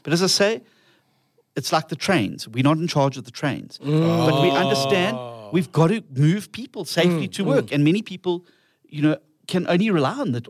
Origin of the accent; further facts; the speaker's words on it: Durban, KwaZulu-Natal, South Africa; I'm from Durban.